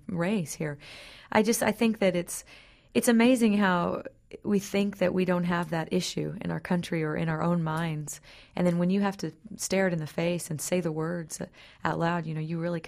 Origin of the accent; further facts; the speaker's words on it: Oklahoma, United States; You know, I grew up in Oklahoma, so I grew up on the musical Oklahoma in all of Rodgers and Hammerstein musicals.